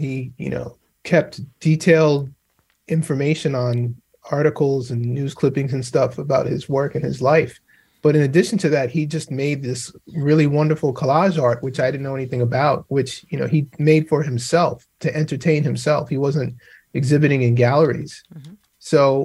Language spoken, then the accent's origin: English; Queens, New York, United States; And, growing up in Queens myself, I knew that there was a school named after him and I knew he had lived in Queens for a time